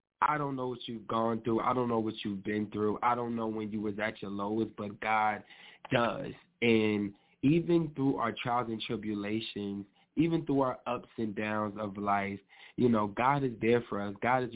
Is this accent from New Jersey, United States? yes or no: yes; New Jersey, United States; I'm from New Jersey.